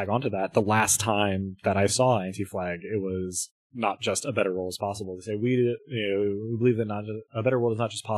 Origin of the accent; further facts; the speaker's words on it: Louisiana, United States; Well, I guess this is less immediate, but I'm from South Louisiana.